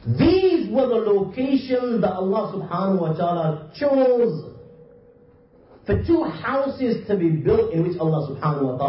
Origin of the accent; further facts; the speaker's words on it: Bradford, Yorkshire and the Humber, United Kingdom; Mawlana is originally from Blackburn. I'm from Bradford.